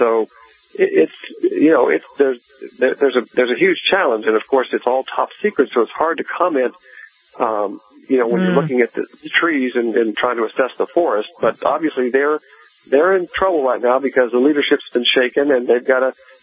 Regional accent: Alabama, United States; because I'm from Alabama

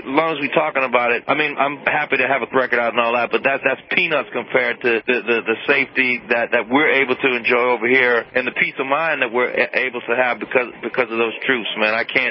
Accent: New Orleans, Louisiana, United States; That's what I grew up doing in New Orleans, and I'll continue to do.

